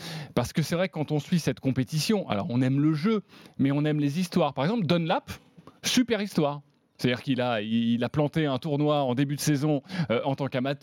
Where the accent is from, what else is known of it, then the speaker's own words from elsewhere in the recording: France; parce que nous, en tant que Français, on trouve ça sublime